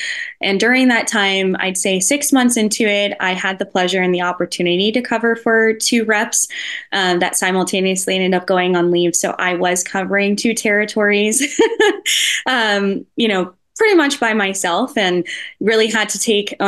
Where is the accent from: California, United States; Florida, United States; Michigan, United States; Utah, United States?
California, United States; I'm born and raised in California. I'm 29 years old now.